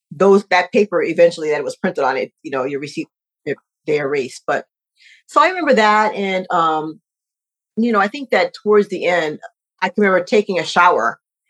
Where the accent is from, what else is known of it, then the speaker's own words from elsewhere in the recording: Connecticut, United States; And because it's funny because I'm from Connecticut.